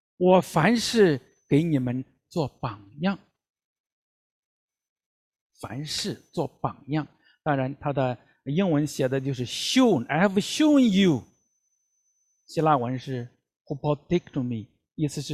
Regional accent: Fangcheng, Henan, China; 我出生在农村的家庭河南的南阳方城县的一个小乡村里面，家境不富裕，可以说家境是贫困的

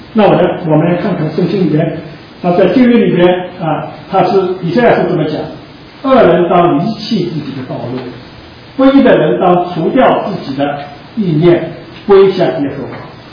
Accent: China; 所以我不知道你是不是注意到，我们中国人信主的时候上来都比较难

